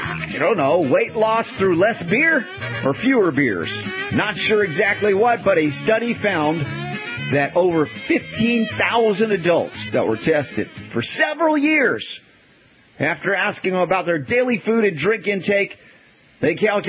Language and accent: English; the South, United States; We grew up in the South. Coca-Cola was the soda of choice.